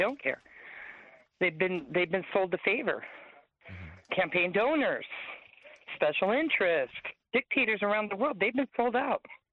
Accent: Chula Vista, California, United States; I grew up in Chula Vista.

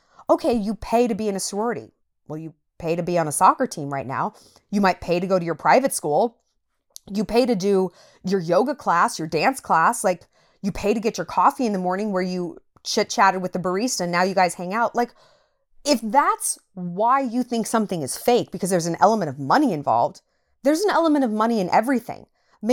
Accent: New York City, New York, United States; now in Montana, United States; because I live in Montana, and I'm like this when it comes to dating, because I moved from New York City. Who has a bigger ego and a worse attitude than a New Yorker? Literally no one. I'm a monster.

